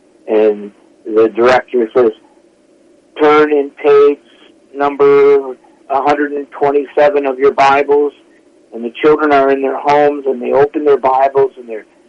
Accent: Michigan, United States; I was born and reared in Michigan.

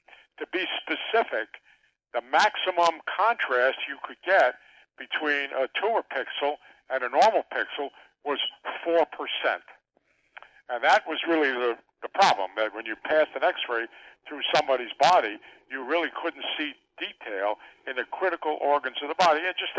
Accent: Forest Hills, New York, United States; Well, I grew up on Long Island, Chris.

